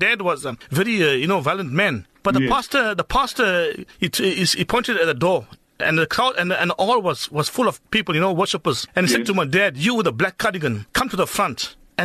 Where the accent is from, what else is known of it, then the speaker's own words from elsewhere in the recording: Verulam, KwaZulu-Natal, South Africa; also born or lived in Durban; now in Phoenix, South Africa; from in Durban. I grew up in Verulam, and I'm currently living in Phoenix.